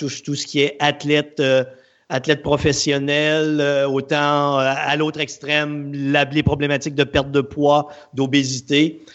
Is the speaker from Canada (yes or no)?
yes; Quebec City, Quebec, Canada; Québec, ville de Québec, province de Québec, ville de Québec.